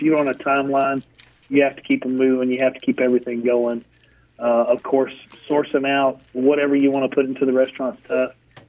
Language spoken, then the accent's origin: English; Op, Alabama, United States; The town, this of course is my hometown, Op, Alabama.